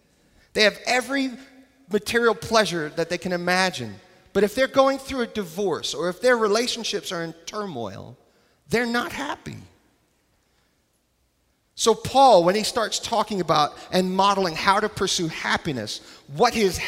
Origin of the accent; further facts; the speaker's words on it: New York, United States; Somebody just yelled out my home state, New York.